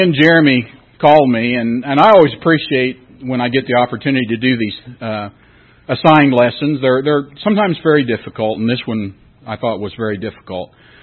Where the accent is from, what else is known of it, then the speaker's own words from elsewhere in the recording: West Concord, United States; I grew up in West Concord